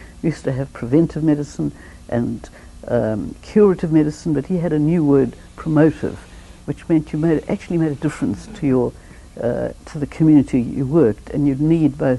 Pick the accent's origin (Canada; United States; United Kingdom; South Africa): South Africa; Well, I have to start with my youth growing up in South Africa.